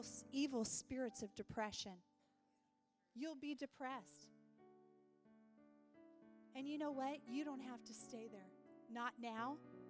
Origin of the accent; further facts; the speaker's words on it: Montana, United States; Sorry, I'm from Montana. So all you people that are from Washington, yes, I do have a gun.